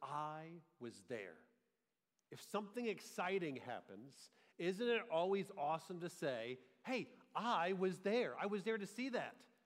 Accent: Georgia, United States; Growing up in Georgia, I remember one of my first professional football games I got to attend in Atlanta.

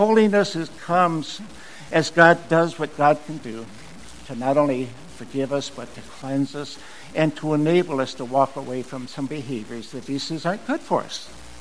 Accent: Mosinee, Wisconsin, United States; In my hometown of Mosinee

